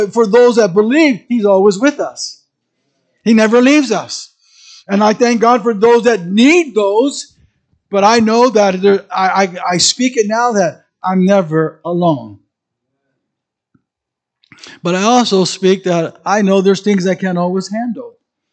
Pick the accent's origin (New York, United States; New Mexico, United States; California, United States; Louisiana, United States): California, United States; And I'm a California born and raised. Can't stand it today, but I'm a Californian.